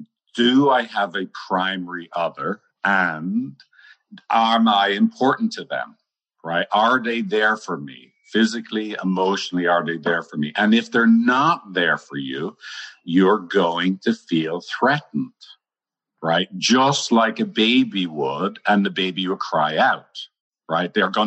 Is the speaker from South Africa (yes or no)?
no; Ireland; I'm Irish. I'll try not to curse.